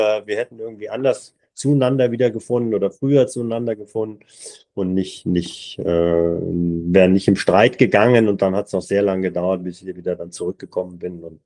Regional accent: Duisburg, North Rhine-Westphalia, Germany; also born or lived in Amberg; ist dann in den Harz und von den Harz ins Ruhrgebiet nach Duisburg. Und da bin ich dann aufgewachsen.

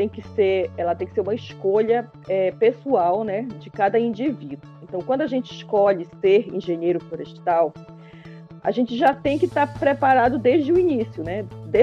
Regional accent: Amazon, Brazil; Faltou acrescentar que eu sou ribeirinha, sou da Amazônia, né, e sou mulher da floresta.

